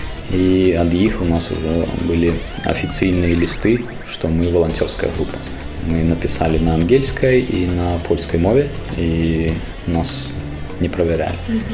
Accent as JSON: {"language": "Ukrainian", "country": "Belarus", "second_language": "Ukrainian", "said": "Я завжди говорив, що я білорус."}